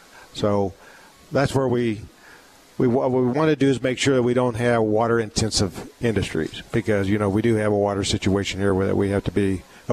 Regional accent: Prescott, Arizona, United States; So I was raised in Prescott, This is my hometown. I graduated from high school here, and then later on I got drafted out of here, too, for the Vietnam War.

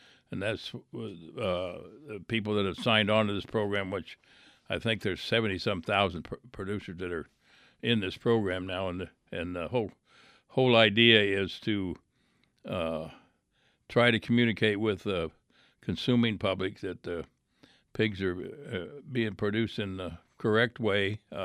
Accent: Iowa, United States; like when I grew up in Iowa, a lot of people had them outside

